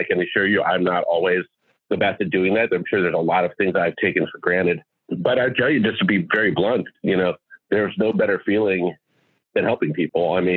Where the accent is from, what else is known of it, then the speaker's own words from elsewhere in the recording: Chicago, Illinois, United States; I grew up in a house that I grew up in Chicago.